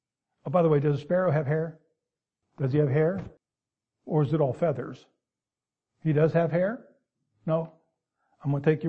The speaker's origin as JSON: {"language": "English", "region": "Pennsylvania", "country": "United States", "tie": "born or raised there", "said": "I was born in America. I was raised in Pennsylvania."}